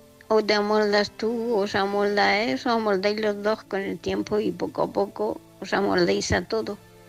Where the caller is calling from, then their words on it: Murcia, Region of Murcia, Spain; de Murcia